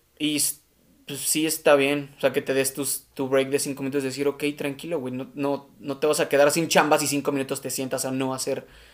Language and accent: Spanish; Pachuca, Hidalgo, Mexico; Yo soy de Pachuca, estoy en Pachuca.